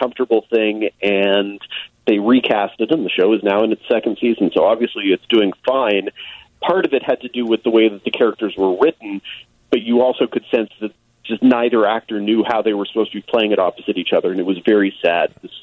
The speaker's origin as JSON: {"language": "English", "region": "California", "country": "United States", "said": "As a Californian myself, I am amused by the Californians."}